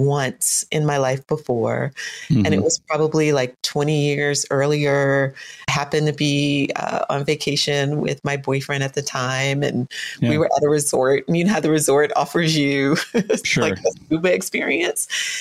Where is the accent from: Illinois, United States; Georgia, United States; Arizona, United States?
Georgia, United States; Atlanta; I'm from Atlanta. Which is landlocked. I didn't know anything about the ocean at all.